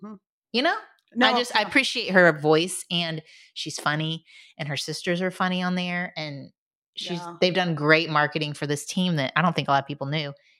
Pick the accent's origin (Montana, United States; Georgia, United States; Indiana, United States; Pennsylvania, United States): Indiana, United States; Indianapolis; And I'm from Indianapolis.